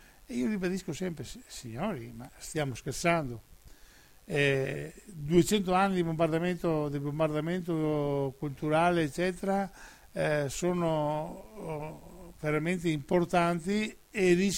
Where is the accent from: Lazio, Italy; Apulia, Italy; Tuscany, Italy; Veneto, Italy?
Veneto, Italy; noi non veniamo da lontano per andare lontano, veniamo dalla Serenissima ma vogliamo andare lontano.